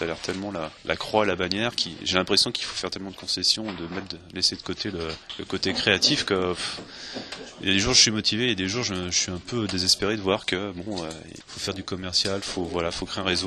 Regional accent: Brittany, France; now in Pau, France; Moi j'habite à Pau, je suis pas de Pau, je suis breton, mais j'habite à Pau maintenant

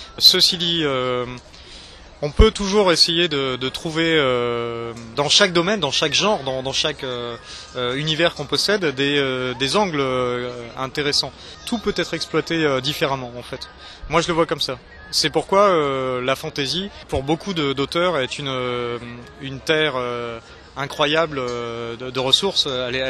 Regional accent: Brittany, France; On est breton, donc on côtoie évidemment les Fesnos aussi.

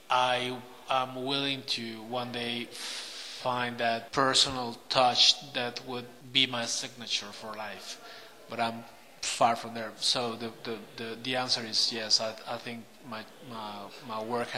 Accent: Mexico; English is a second language; moved away; I grew up back in Mexico watching all these movies

